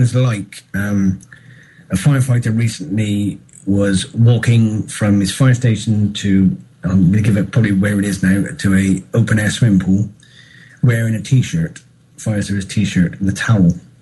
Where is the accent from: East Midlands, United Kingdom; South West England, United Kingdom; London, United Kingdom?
South West England, United Kingdom; I'm a firefighter from Gloucestershire.